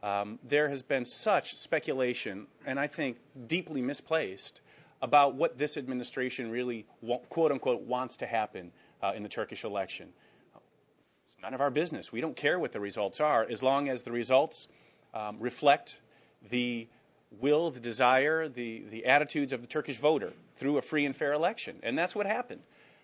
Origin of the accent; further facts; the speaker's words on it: Chicago, Illinois, United States; I come from Chicago, where we have a long tradition of interesting elections, at least in the old days.